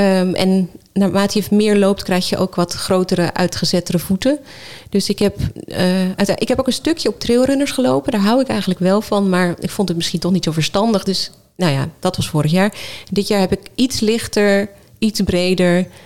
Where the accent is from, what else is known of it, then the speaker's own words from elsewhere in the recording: Netherlands; het is wel veel wilder dan wij als Nederlanders zelf van gewend zijn.